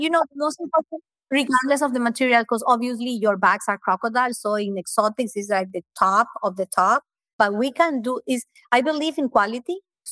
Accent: Ecuador; English is a second language; moved away; I'm from Ecuador. I live here by nobody. Everybody's in Ecuador

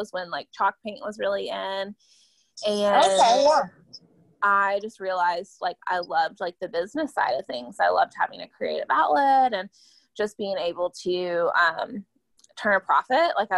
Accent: North Carolina, United States; now in Nashville, United States; So that's what brought me to Nashville. I'm from North Carolina.

